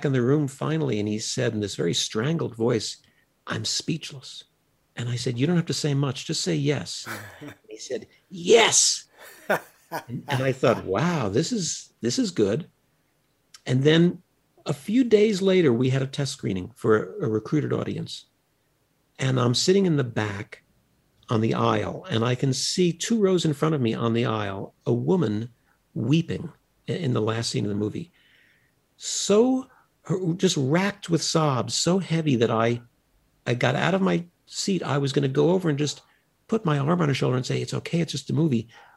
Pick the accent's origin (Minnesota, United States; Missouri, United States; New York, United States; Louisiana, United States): New York, United States; born there; I'm a New Yorker by birth, so I'm going to root for the Yankees, and I'd root for the Giants if they were still in New York.